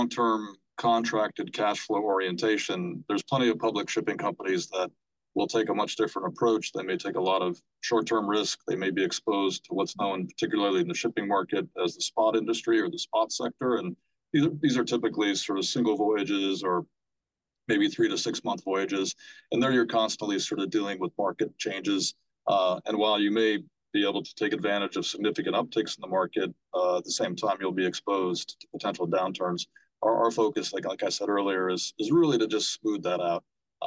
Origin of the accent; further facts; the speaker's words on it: London, United Kingdom; I grew up in London